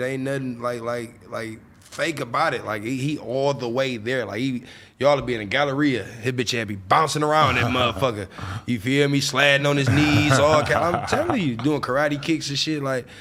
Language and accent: English; Detroit, Michigan, United States; The night I met him, I'm telling him I'm from Detroit.